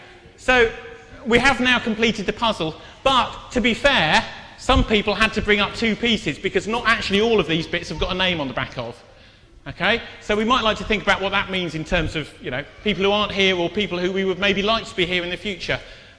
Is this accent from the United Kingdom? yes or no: yes; Southampton, South East England, United Kingdom; I grew up in Southampton